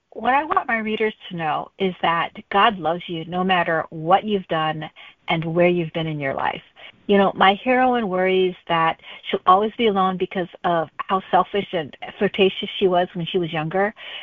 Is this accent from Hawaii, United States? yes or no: yes; Hawaii, United States; just because I grew up in Hawaii, but none of my stories were set in Hawaii until I started writing this series.